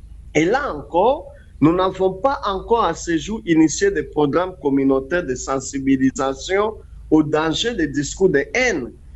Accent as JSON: {"language": "French", "country": "DR Congo", "said": "Mais chez nous, en République démocratique du Congo"}